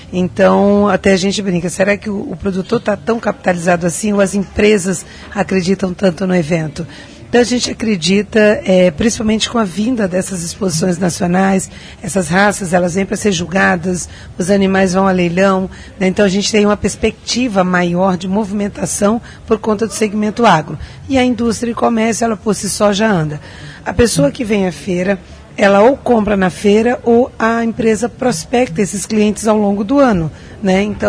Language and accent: Portuguese; Ceará, Brazil; Porque eu venho de um estado da federação com muitas limitações. Eu sou cearense